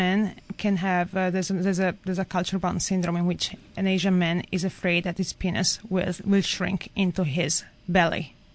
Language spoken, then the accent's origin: English; Italy; moved away as an adult; now in United States; I was born in Italy, and for the first 20 years of my life, I lived there. And I came here over 10 years ago, and I found often that I was a hybrid between an Italian and an American.